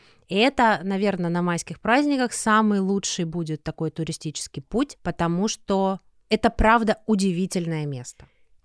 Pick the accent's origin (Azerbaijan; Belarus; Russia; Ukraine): Russia; Rostov-on-Don, Rostov Oblast; Как ты знаешь, я родилась и выросла в Ростове-на-Дону.